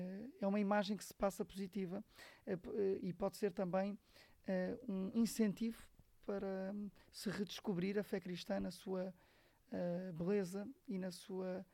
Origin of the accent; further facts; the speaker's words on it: Lisbon, Portugal; Eu que sou de Lisboa, sou menino de Lisboa, mas estou muito bem no Oeste, muito contente por estar aqui